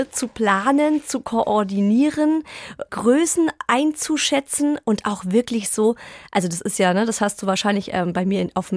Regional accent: Baden-Württemberg, Germany; Ich komme ja aus dem Schwabenland.

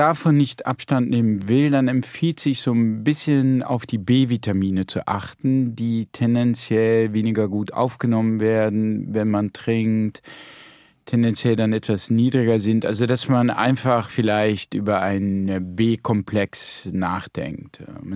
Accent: Landau, Rhineland-Palatinate, Germany; born there; ich bin auch immer gerne zurückgekommen in die Pfalz und ich bin in Landau geboren

